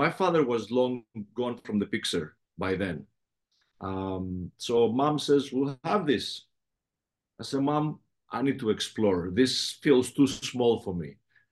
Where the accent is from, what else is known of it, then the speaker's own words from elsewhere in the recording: Athens, Attica, Greece; also born or lived in Patras; I was born in Patras, but I do not know Patras because my parents moved when I was still a baby to Athens. So if you ask me what's my hometown, I would say Athens. I consider myself a Peloponnesian simply because I was born in Patras.